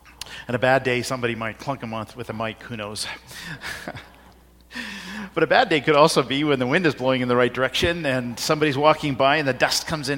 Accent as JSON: {"language": "English", "country": "India", "tie": "born or raised there", "said": "But in those times, I grew up in India, and spitting was not rude like it is here."}